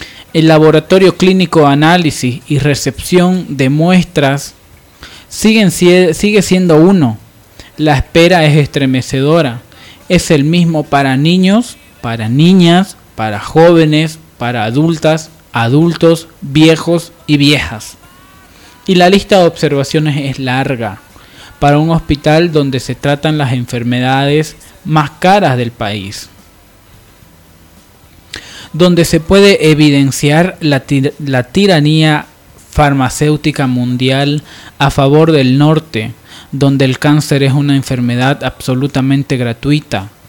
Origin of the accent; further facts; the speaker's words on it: Bolivia; la incapacidad que hemos tenido como bolivianos de desmitificar este tema